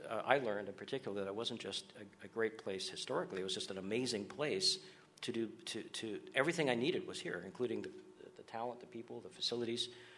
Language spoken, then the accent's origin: English; Canada; my earliest memories, my connection to the Space Coast, and being a Canadian that escaped the winters in January with my family every winter and came down here to thaw out for a little bit.